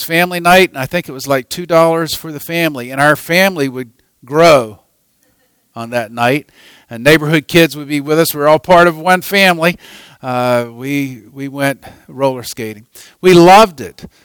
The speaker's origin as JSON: {"language": "English", "region": "North Carolina", "country": "United States", "tie": "born or raised there", "said": "we came back to visit in my hometown just outside of Raleigh"}